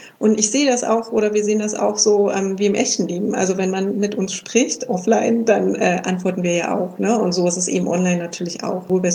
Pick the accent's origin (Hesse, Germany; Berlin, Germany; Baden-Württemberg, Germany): Berlin, Germany; Wir kommen beide ja aus Berlin.